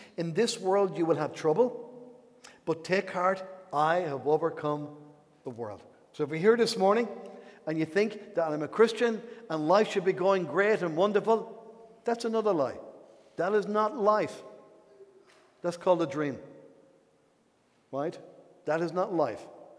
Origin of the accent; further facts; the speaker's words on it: Wexford, Leinster, Ireland; I'm from Wexford. I used to swim in the local river.